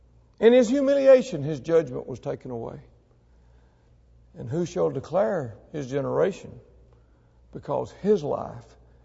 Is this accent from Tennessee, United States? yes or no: no; Mississippi, United States; Now, I was raised in North Mississippi. Parchman Prison was southwest of us.